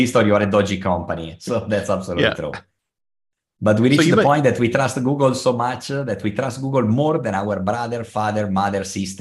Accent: Italy; now in Dubai, United Arab Emirates; As all of you can probably guess from my accent that I'm Italian, but for the last 17 years, I'm based in Dubai.

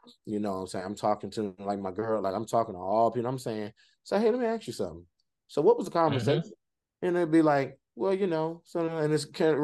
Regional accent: the Carolinas, United States; When I was growing up in North and South Carolina at the time, it wasn't a real situation.

